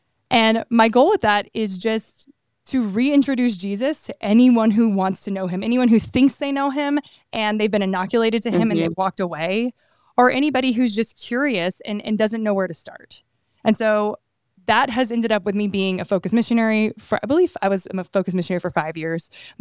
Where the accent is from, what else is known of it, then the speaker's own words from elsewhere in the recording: Louisiana, United States; And we had all gone to Catholic school our whole lives because we're all from South Louisiana.